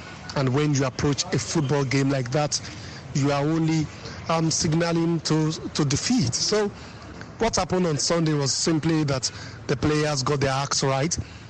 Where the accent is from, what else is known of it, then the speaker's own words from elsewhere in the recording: Nigeria; either as a football analyst or as a Nigerian, you do expect me to expect the Super Eagles to pick this ticket from Group C.